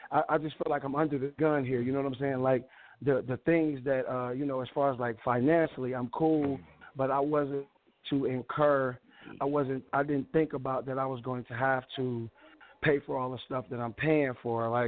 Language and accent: English; Queensbridge, New York, United States; I'm from Queensbridge, the 41st side of things, son.